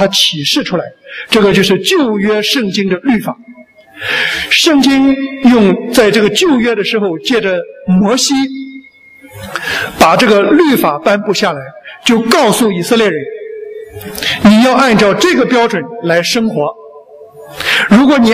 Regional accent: China; 在我们中国人的文化里边，最缺乏的一个东西就是先知的侍奉。我们是没有先知性文化的民族。

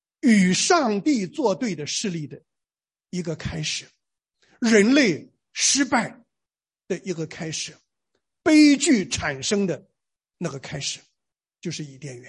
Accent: Shandong, China; 我小的时候在山东农村啊，我们不叫蛇，我们叫长虫啊

